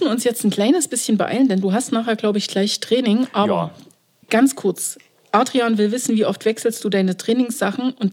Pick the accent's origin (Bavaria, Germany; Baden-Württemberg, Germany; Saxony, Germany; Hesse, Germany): Saxony, Germany; Zwickau; born there; Z wie Zwickau, mein Geburtsort.